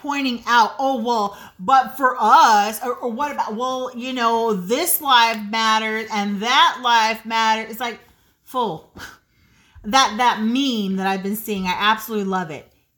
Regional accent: United States; And yes, we are absolutely 100% American.

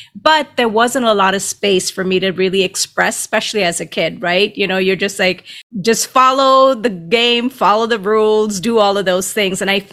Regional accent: India; You know, I'm from India, and I didn't always resonate with stuff.

